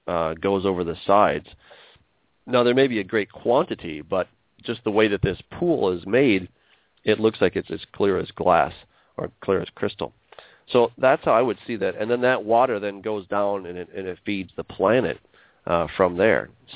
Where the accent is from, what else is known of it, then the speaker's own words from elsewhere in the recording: United States; I grew up in Lake Michigan, and there were days when we went sailing and the wind just stopped